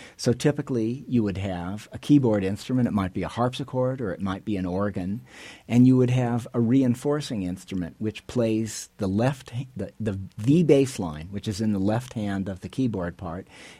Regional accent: New Mexico, United States; I did. Yeah, I was born in Boston, but I grew up out here and spent most of my life in New Mexico.

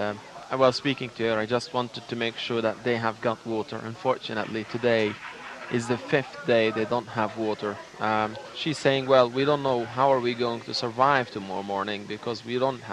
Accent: Rafah, Gaza Strip, Palestine; Well, I grew up in the Rafah refugee camp, the southern part of the Gaza Strip.

